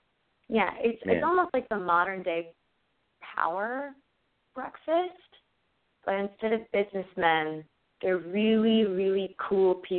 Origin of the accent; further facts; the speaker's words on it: Panama; I'm Hispanic. I'm originally from Panama